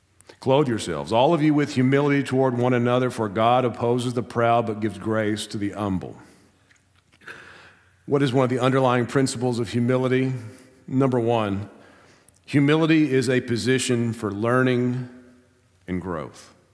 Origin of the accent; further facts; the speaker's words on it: United States; I'm an American. We don't do that.